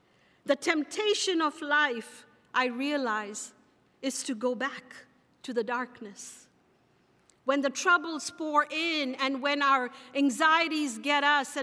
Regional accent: Mumbai, Maharashtra, India; I am from India. I am a believer from Mumbai.

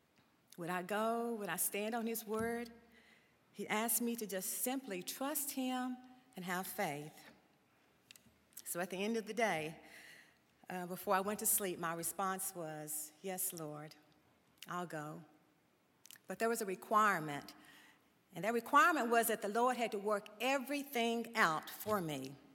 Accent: Nicholasville, Kentucky, United States; I grew up in Nicholasville and was familiar with Asbury

